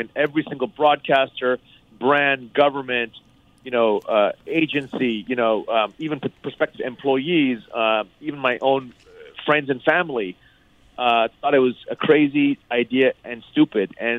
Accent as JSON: {"language": "English", "country": "Thailand", "tie": "born or raised there", "said": "ever since I was a kid growing up in Thailand"}